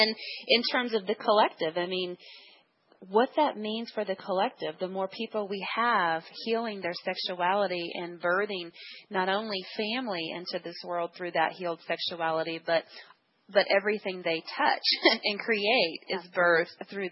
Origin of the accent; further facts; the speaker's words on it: Arkansas, United States; And I grew up in Arkansas, a Southern Baptist family, so grew up in the Bible Belt.